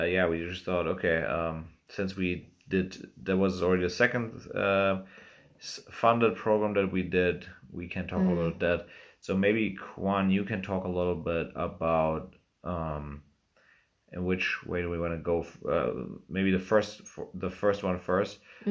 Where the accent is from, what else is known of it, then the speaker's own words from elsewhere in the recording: South Germany, Germany; And right now we are in my hometown in the south of Germany.